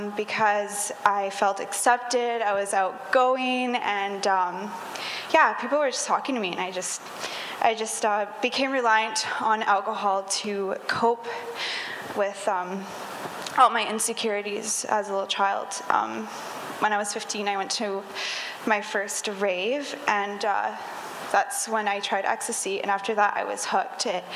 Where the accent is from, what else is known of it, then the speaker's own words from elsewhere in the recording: Kelowna, British Columbia, Canada; I am 20 years old and born and raised in Kelowna. I grew up in a Christian home.